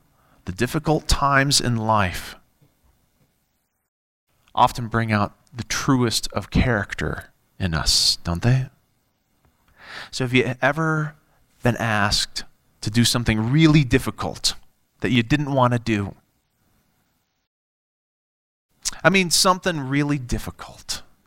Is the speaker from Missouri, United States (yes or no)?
no; Colorado Springs, Colorado, United States; We moved to the great state of Colorado in 1978 in Colorado Springs, and I spent 26 years growing up in Colorado.